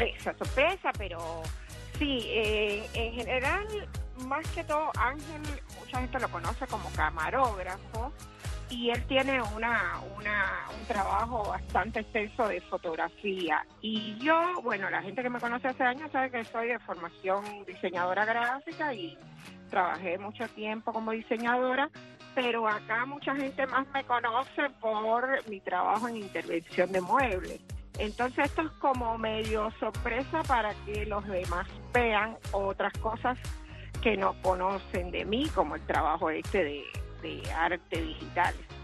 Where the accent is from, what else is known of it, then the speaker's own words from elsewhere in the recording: Camagüey, Cuba; yo soy cubana, de pura cepa, camagüeyana, además, de lo que estoy súper orgulloso.